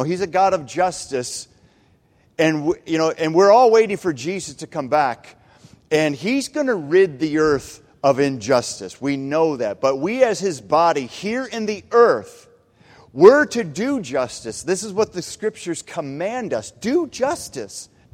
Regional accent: Michigan, United States

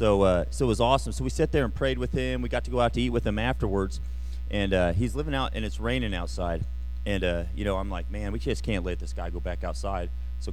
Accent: Kansas City, Missouri, United States; hey, you know, we're from Kansas City

